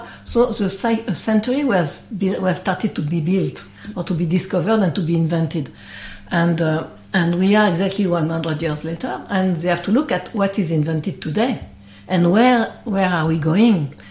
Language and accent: English; Brittany, France; English is a second language; I'm not British at all. I'm from Brittany, this is not the same.